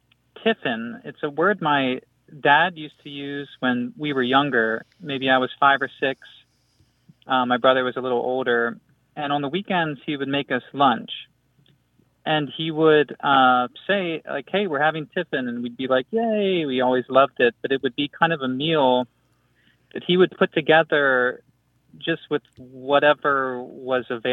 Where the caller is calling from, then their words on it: San Antonio, Texas, United States; I'm calling from San Antonio, Texas.